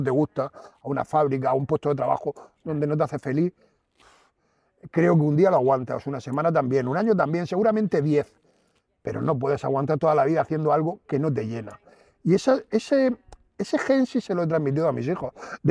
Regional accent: Murcia, Region of Murcia, Spain; yo soy de Murcia. O sea, yo nací, mi madre dice que soy el segundo que nació en el Hospital de la Vega de Murcia y tal, pero me une con Cartagena muchísimas cosas.

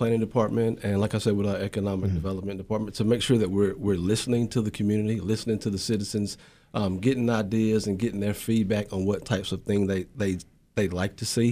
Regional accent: Zebulon, United States; I was born and raised in Zebulun.

